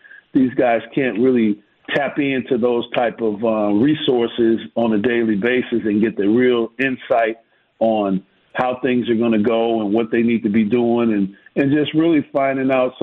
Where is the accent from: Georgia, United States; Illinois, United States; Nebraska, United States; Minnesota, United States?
Illinois, United States; Chicago; born or raised there